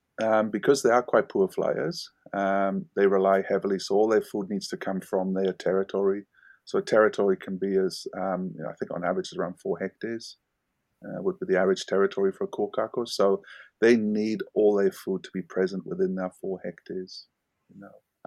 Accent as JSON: {"language": "English", "region": "Wales", "country": "United Kingdom", "tie": "born or raised there", "moved": "yes", "lives_now": "New Zealand", "said": "I was born and raised in South Wales in the United Kingdom. My partner is a Kiwi. We met overseas 27, 28 years ago, and then I came here to New Zealand about 25 years ago."}